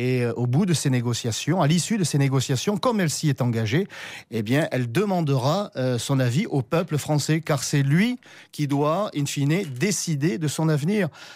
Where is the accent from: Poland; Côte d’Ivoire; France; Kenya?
France; parce que nous sommes français, nous sommes européens